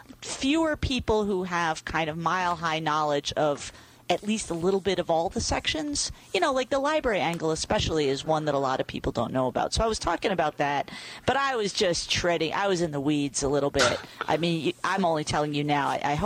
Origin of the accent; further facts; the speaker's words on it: New England, United States; I'm from New England. We can't even talk, much less talk about ourselves.